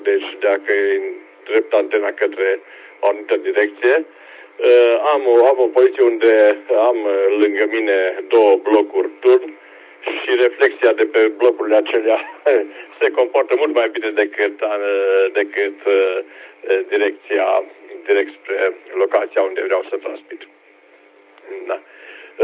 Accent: Pitești, Argeș, Romania; și sunt din Pitești.

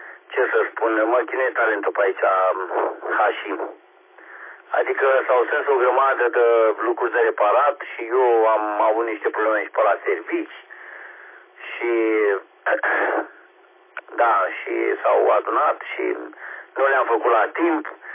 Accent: Romania; noi cei care, da, care suntem români, să zicem, și ținem cu țara asta, pentru că avem aici îngropați și strămoșii noștri și bunicii noștri sunt îngropați acolo, bunicii mei și tatăl meu e îngropat tot în pământul ăsta și m-a lăsat Dumnezeu în România

